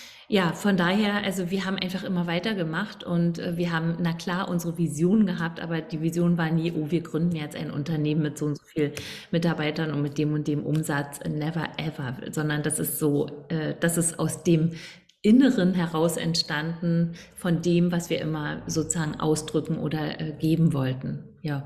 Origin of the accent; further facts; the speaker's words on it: East Germany, Germany; weil ich komme aus dem Osten und wir konnten ja nicht viel reisen, außer nur eigentlich in vier Länder